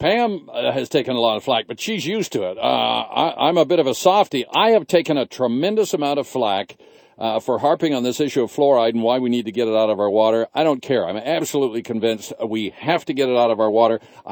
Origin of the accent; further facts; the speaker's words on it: Canada; I'm a Canadian.